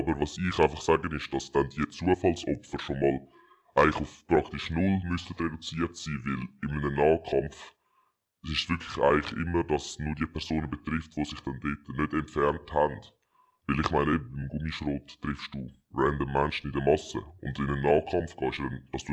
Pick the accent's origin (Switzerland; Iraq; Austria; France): Switzerland; Ich bin ein Schweizer Fußballfan.